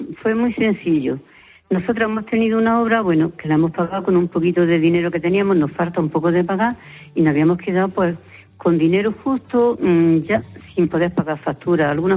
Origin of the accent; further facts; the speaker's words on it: Spain; las dos que somos españolas